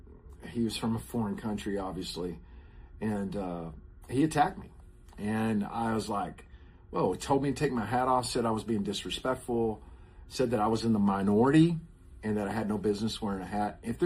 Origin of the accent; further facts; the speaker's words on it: Texas, United States; I was being persecuted because I'm a Texan, because I'm an American, and people hate Americans.